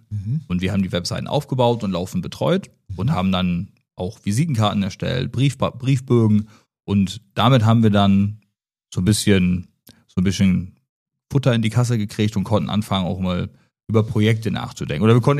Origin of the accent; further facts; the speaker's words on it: Ringe, Lower Saxony, Germany; Ganz genau, ich komme aus Ringe, bin da zur Schule gegangen und bin später aufs Gymnasium hier nach Nordhorn gewechselt.